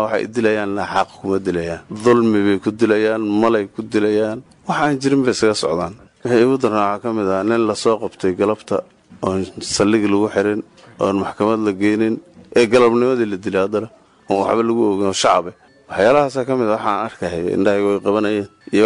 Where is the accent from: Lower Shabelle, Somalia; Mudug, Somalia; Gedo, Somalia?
Gedo, Somalia; Belet Xaawo; waxaan ka imid Balxaawo waxaan ka tirsanaan jiray ciidanka Jubbaland